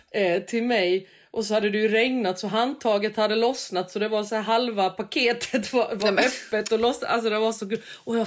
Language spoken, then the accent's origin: Swedish; Småland, Sweden; born there; Svensk är man ju. Jag är ju van. Jag är ju född i Småland liksom.